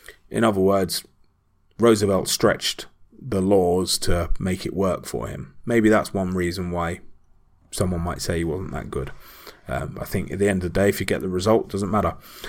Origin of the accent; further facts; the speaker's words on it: United Kingdom; And speaking as a Brit, thank you very much, Mr. Wilson